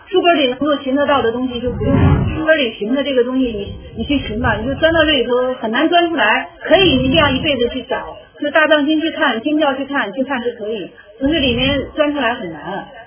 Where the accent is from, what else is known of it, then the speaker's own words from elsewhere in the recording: China; 作为一个中国人，每个人都应该看六祖坛经。